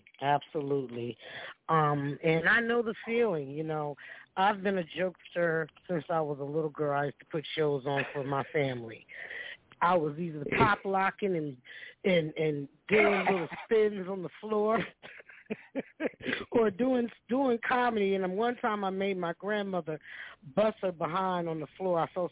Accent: Stamford, Connecticut, United States; And because I'm from Stamford, so I figured it would probably be the same place my grandmother would take me from time to time.

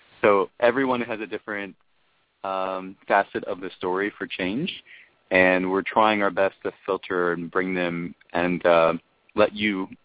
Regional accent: Houston, Texas, United States; moved away; also born or lived in Washington, D.C. / Singapore; I left Texas where I'm from, and I shifted from a city-based concept, like I'm a Houstonian, or I'm a Texan, or I'm an American, to I'm a global citizen.

